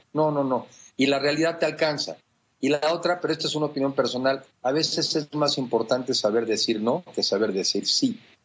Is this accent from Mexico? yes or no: yes; Mexico; creo que todos tenemos que, como mexicanos, reflexionar, averiguar de los temas, involucrarnos